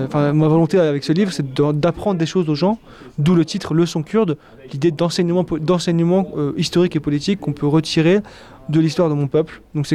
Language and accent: French; Île-de-France, France; born there; Alors moi, je suis né en France, en région parisienne, et mes parents, eux, sont kurdes, originaires de la partie kurde de Turquie. Mon père est arrivé en France dans les années 80 et ma mère dans les années 90.